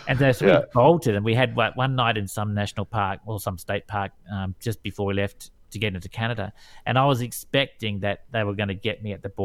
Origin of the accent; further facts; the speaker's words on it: Australia; I said, "I'm from Australia."